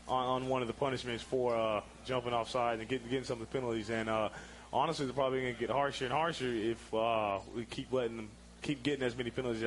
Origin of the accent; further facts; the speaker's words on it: Georgia, United States; But, you know, growing up in Georgia, everybody was a Falcons fan. All my homeboys back home have been sending me texts all yesterday.